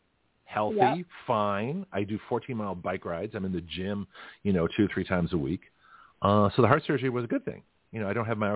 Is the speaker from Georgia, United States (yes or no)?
no; Lexington, Massachusetts, United States; I grew up in New England, in Lexington, Massachusetts.